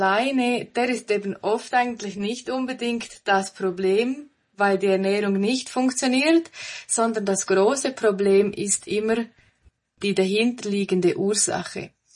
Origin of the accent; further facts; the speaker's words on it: Switzerland; wie du schon erwähnt hast. Ich komme aus der Schweiz, wahrscheinlich hört man das. Ich wohne im schönen Graubünden, mitten in den Bergen